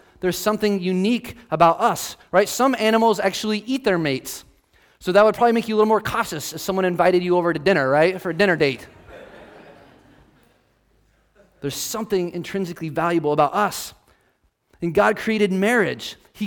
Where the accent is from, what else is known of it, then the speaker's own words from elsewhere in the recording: Washington, United States; Maybe it's because I'm from Washington State, but I thought of Mount St. Helens.